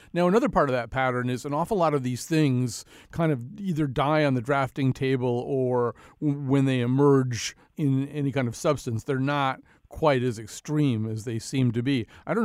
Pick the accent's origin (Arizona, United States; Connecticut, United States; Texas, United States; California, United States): Connecticut, United States; I'm from Connecticut